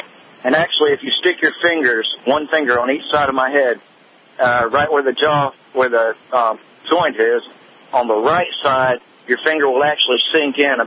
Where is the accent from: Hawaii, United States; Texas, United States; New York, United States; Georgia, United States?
Georgia, United States; I'm from Georgia.